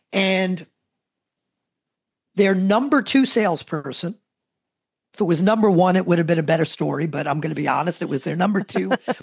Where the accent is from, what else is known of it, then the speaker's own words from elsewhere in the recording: New Jersey, United States; We could say asshole if it sounds better. We're from New Jersey. We can say that.